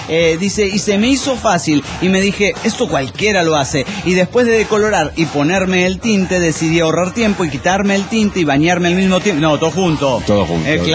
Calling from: Playa del Carmen, Quintana Roo, Mexico; de Playa del Carmen, México.

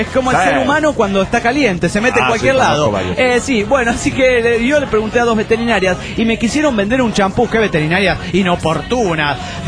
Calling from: Buenos Aires, Argentina; de Buenos Aires, Argentina.

